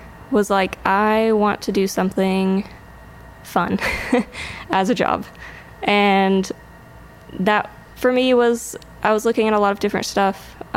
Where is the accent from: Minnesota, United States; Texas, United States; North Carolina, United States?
North Carolina, United States; Lenoir; Yeah, so I am originally from Lenoir, North Carolina, which is a very small town. No one ever knows where Lenoir is when I say that's where I'm from.